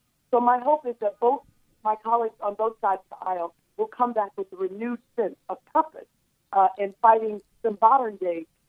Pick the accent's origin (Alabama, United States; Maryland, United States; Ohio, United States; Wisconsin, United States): Alabama, United States; Selma; There are so many great activities that are going on in my hometown of Selma this weekend.